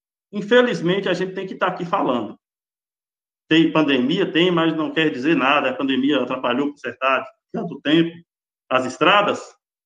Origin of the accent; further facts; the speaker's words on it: Mutans, Bahia, Brazil; born there; a estrada que liga ali o Distrito de Mutans, a divisa de Palmo Monte Alto, Caminador, uma região onde eu nasci, onde eu milito